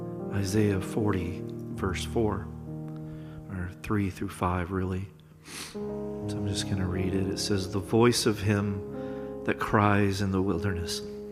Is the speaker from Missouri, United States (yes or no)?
yes; Blue Springs, Missouri, United States; also born or lived in North Kansas City; Father, I was born in North Kansas City. I was raised in Blue Springs.